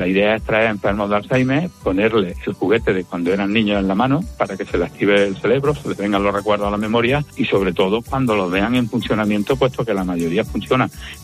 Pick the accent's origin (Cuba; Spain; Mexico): Spain; Rute, Andalusia; Y mi afición me viene que yo empiezo a buscar la historia de mi pueblo. Yo soy de Rute.